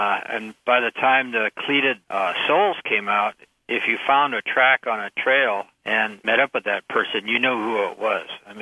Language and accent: English; Maine, United States; born there; Yeah, I was born in Maine.